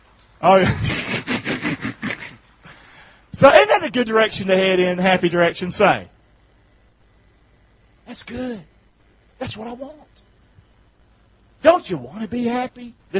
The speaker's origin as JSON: {"language": "English", "region": "North Carolina", "country": "United States"}